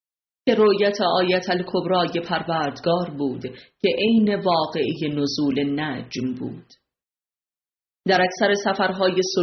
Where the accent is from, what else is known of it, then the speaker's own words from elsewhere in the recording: Sangsar, Semnan, Iran; born there; این مکاشفه از دوران کودکی در کوههای دازگاره و بلکه قبل از آن از کوه الله صفه در مقابل خانه زادگاهم در سنگ سر آغاز شده بود